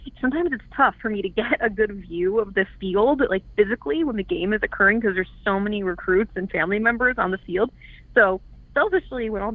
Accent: Minnesota, United States; You know, I am from Minnesota. I live near my parents

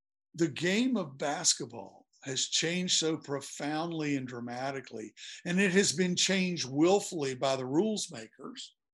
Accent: Blacksburg, Virginia, United States; Well, you know, I did a Steph story, and I'm from Blacksburg.

